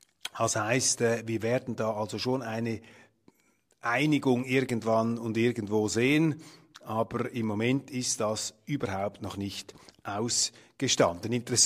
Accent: Switzerland; also nicht bei uns in der Weltwoche, aber bei uns in der Schweiz, bei uns haben sie das Gegenteil gelesen

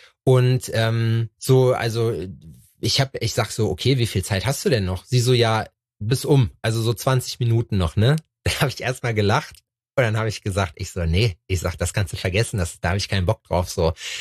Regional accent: Germany; Wir sind Deutsche

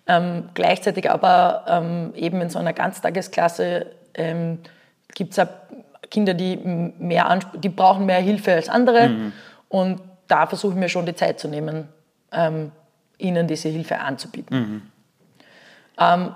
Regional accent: Carinthia, Austria; Ich bin auf einem Bauern, am Schweinebauernhof in Kärnten aufgewachsen.

